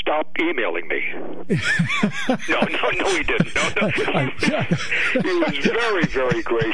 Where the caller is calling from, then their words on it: Altoona, Pennsylvania, United States; Hi, Steve. I got a question. I'm calling from Altoona.